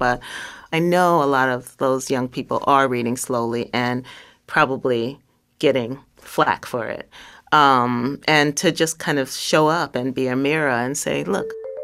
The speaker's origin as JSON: {"language": "English", "town": "New York City", "region": "New York", "country": "United States", "tie": "born or raised there", "said": "You know, I grew up in Bushwick, and it was like, where were the books about a black girl growing up in Bushwick and in the home of a single mom"}